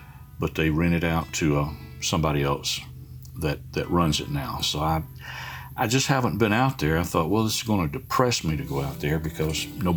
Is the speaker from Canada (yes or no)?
no; Ireland; as most of the listeners know, I'm Irish